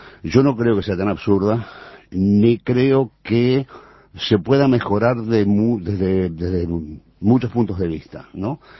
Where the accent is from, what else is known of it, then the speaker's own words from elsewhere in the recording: Uruguay; somos uruguayos porque nacimos aquí.